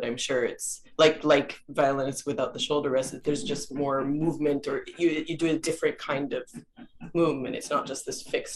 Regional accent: Toronto, Ontario, Canada; when growing up in Toronto, I mean, going to school in Toronto

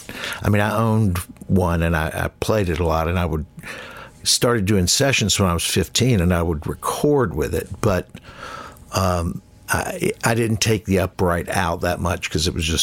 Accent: the South, United States; Growing up in the South, you were exposed to more R&B and country than a lot of kids were, like in Chicago.

